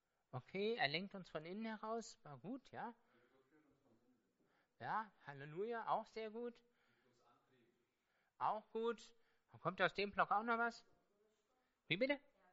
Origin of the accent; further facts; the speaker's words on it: Hesse, Germany; Ich bin Hesse, ich gehe so in der Mitte los.